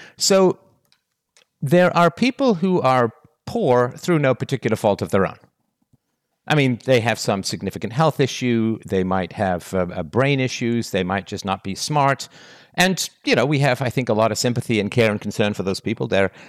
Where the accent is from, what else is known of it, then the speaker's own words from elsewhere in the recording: England, United Kingdom; also born or lived in Canada; And I remember growing up in England, we were in a fairly, it wasn't a terrible neighborhood, but it was very, very poor.